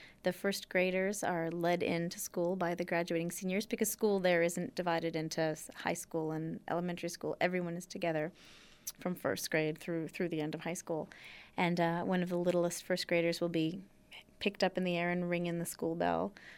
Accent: United States; But I should say that for me, as an American who has spent quite a lot of time there, I haven't felt any direct anti-American sentiment expressed towards me.

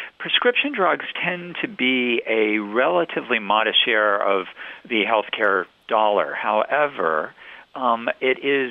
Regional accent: Florida, United States; And I come from Florida myself, and so can tell you firsthand, we have a few Medicare beneficiaries in Florida.

